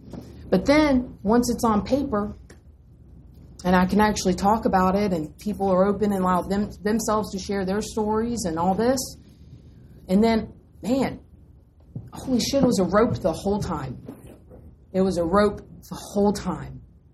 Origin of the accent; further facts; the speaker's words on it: North Carolina, United States; And so I was raised in North Carolina, very Southern, and I'm not even raised in a church.